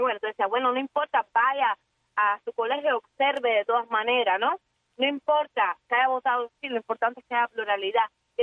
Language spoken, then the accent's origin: Spanish; Cuba; somos todos los cubanos que de verdad queremos una Cuba donde todos quepamos